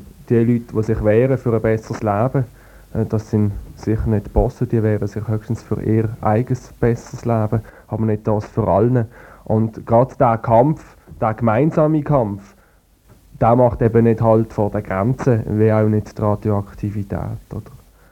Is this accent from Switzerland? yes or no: yes; Switzerland; Also, man kommt auf die Welt und ist Schweizer